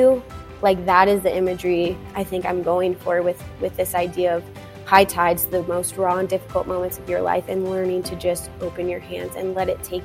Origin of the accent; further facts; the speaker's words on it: Denver, Colorado, United States; I'm from Denver, Colorado.